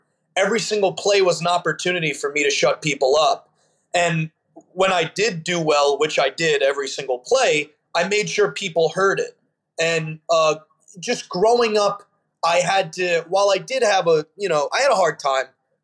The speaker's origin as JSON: {"language": "English", "town": "Long Island", "region": "New York", "country": "United States", "tie": "born or raised there", "said": "A Jewish kid who, and when you're a young kid growing up in Long Island and you're a Jew, you're expected to be a doctor or a lawyer"}